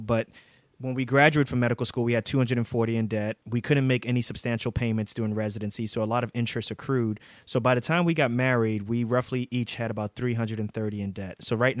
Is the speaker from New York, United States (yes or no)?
yes; New York, United States; moved away as an adult; As you can see, I'm an East Coaster. I'm from New York. My wife is from New York, but we are in Pennsylvania.